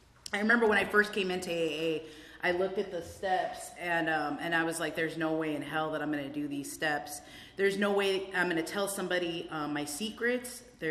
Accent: Hollywood, California, United States; born there; And my parents, they immigrated here from Guatemala, and they came here to give us a good life. I was born in Hollywood Presbyterian. I was like a Hollywood girl, lived in West Hollywood for the first couple years of my life.

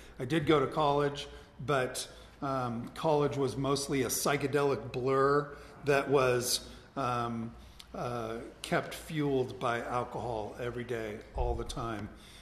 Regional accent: Los Angeles, California, United States; I was born and raised in Los Angeles.

